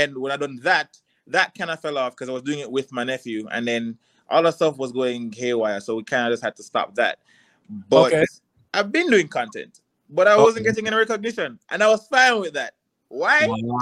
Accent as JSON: {"language": "English", "town": "Spanish Town", "region": "Saint Catherine", "country": "Jamaica", "tie": "born or raised there", "said": "But I am originally from Spanish Town. I grew up in Spanish Town."}